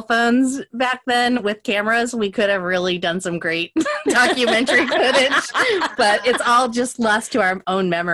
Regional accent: Logan, Utah, United States; So growing up in Logan in the late 80s, early 90s, there was very much like the whole nation was in the grip of that whole satanic panic thing.

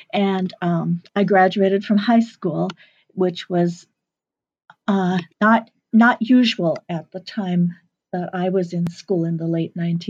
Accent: Duluth, Minnesota, United States; born there; I was born in Duluth, and Anangamasing is an Ojibwe word for Duluth

